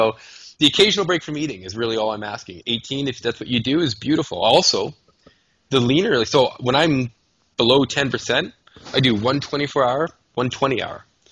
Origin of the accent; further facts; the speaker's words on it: Canada; because I'm a Canadian